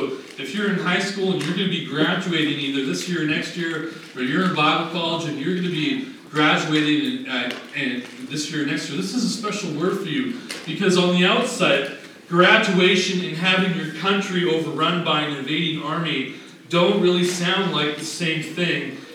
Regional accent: Canada; I always feel a sense of great gratitude for Canada and the fact that I am Canadian.

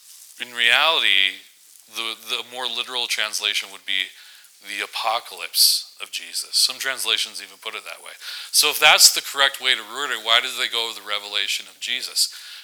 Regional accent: Vancouver, British Columbia, Canada; When I was a kid, I grew up in Vancouver, and one of the greatest things about living in Vancouver was you got to see the mountainscapes.

